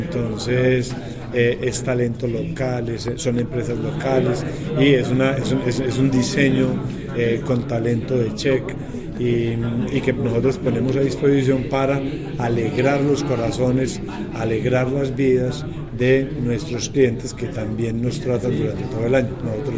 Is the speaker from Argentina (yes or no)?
no; Risaralda, Colombia; lo que nosotros somos como risaraldenses, de lo que somos como habitantes del Eje Cafetero.